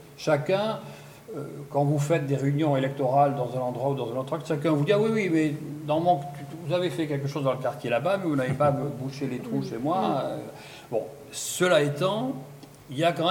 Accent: Nouvelle-Aquitaine, France; nous revendiquons haut, fort, et de manière excessive, s'il le faut, que nous sommes des Gascons et que nous le resterons

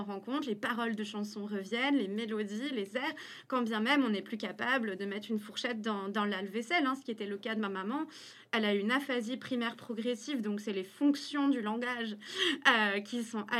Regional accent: Toulouse, Occitanie, France; On a grandi à Toulouse

